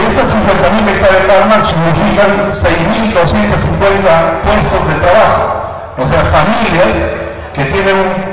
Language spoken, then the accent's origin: Spanish; Peru; Somos más peruanos